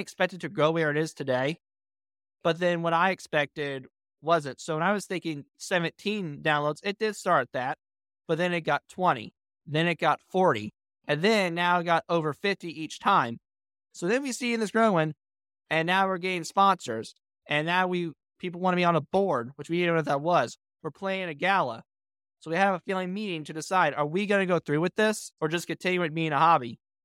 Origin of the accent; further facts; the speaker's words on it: Minneapolis, Minnesota, United States; I'm from Minneapolis, so you pick where that is.